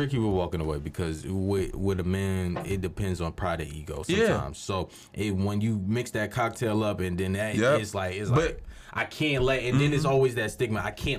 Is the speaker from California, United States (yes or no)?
no; Philadelphia, Pennsylvania, United States; I come from Philly. I talk my shit.